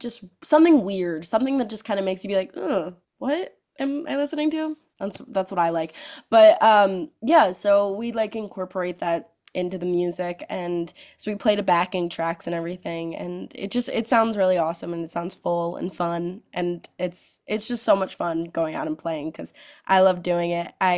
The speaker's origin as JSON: {"language": "English", "town": "Philadelphia", "region": "Pennsylvania", "country": "United States", "moved": "yes", "lives_now": "Nashville, United States", "said": "Yes, I moved to Nashville 2 years ago. I'm originally from Philly, Pennsylvania. So when I first moved here, I said water all the time, and I still do."}